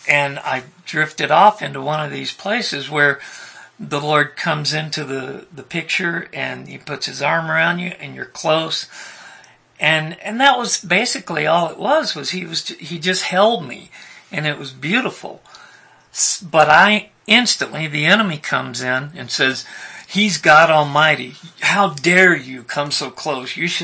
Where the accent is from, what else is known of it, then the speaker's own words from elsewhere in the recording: Ireland; accent: Irish; Excuse my Irish accent.